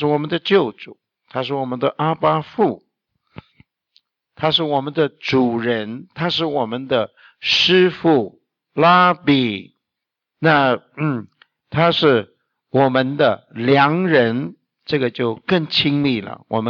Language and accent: Chinese; China; 我们中国人古人说到神，他不是用神，他用天